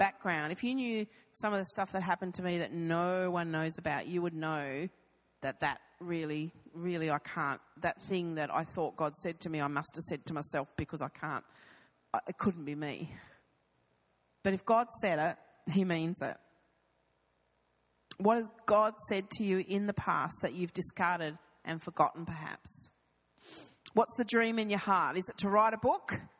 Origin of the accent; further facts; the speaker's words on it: Devonport, Tasmania, Australia; But I come from Devonport, you know. Devonport's great. It's on the northwest coast of Tasmania, and I grew up there.